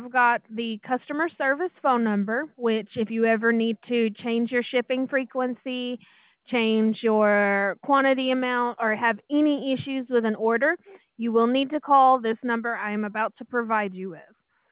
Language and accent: English; Texas, United States